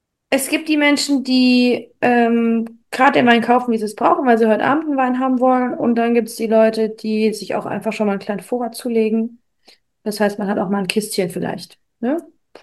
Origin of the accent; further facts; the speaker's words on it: Hesse, Germany; Ein Piffchen bei uns im Rheingau ist halt so ein 0,1.